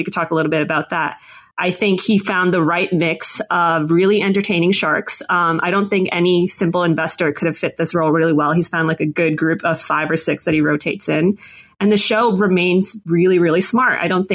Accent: Canada; moved away as an adult; now in San Francisco, United States; I'm originally from Canada. I was formerly working as a journalist, and then I started working at Facebook. And now I actually moved out here to San Francisco

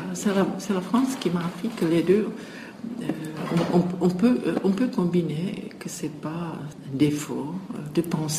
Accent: Czechia

